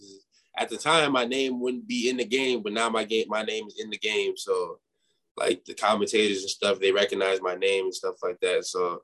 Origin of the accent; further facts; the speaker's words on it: Minneapolis, Minnesota, United States; also born or lived in Woodbury; Growing up in Minneapolis and Woodbury, like, Minneapolis, so back to me, I thought Minneapolis and, like, Minnesota was huge.